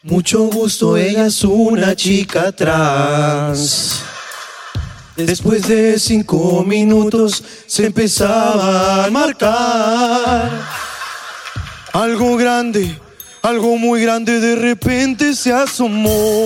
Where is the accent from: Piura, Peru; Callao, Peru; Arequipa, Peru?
Callao, Peru; now in Barranco, Peru; Soy de Callao, pero vivo en Barranco ahora.